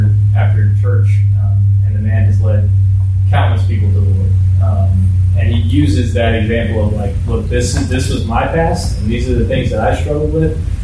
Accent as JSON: {"language": "English", "town": "Warren", "region": "Virginia", "country": "United States", "tie": "born or raised there", "said": "goes to the church that I grew up in Warren, Virginia."}